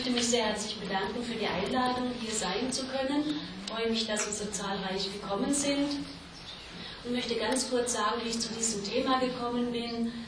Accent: Rhineland-Palatinate, Germany; Ich stamme aus der Pfalz.

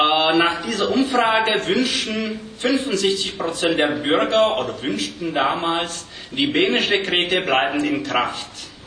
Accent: Kraslice, Karlovy Vary Region, Czechia; also born or lived in Sokolov; now in Prague, Czechia; Ich komme zurzeit aus Prag. Ansonsten wurde ich in Falkenau geboren, bin in Graslitz aufgewachsen, also ein Egerländer. Nicht ganze 30 Jahre alt, zumindest noch ein paar Monate.

